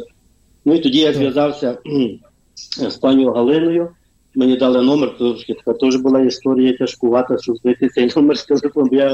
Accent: Korysno, Lviv Oblast, Ukraine; moved away as an adult; я сам родом з Перемишлянщини, таке є село Корисно. Був там народжений. От, потім 20 років як за границею. От я в 2001 році як виїхав.

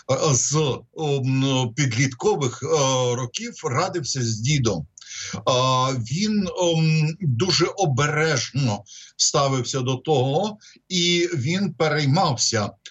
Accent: Odesa, Odesa Oblast, Ukraine; born there; а спочатку ще й була прабабця Антоніна Михайлівна, вони повернулися до Одеси, де народився я, з Прокоп'ївська, де вони по війні опинилися в прокоп'ївських бараках, шахта Кагановича

